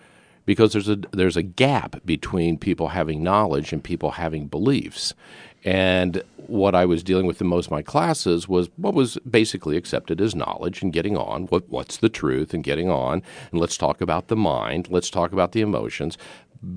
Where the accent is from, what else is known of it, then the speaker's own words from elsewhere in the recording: Midwest, United States; now in New York, United States; No, I'm from the Midwest.